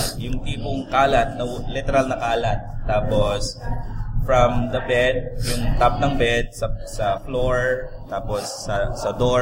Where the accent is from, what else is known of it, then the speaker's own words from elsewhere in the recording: Baguio, Cordillera Administrative Region, Philippines; I'm from Baguio, tapos she's from Quezon City.